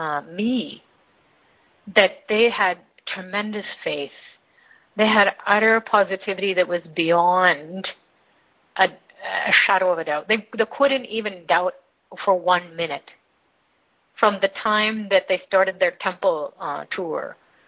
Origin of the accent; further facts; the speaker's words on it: Toronto, Ontario, Canada; Here I am from Canada, Toronto, Canada, and I'm on the other side of the world in the deep south of India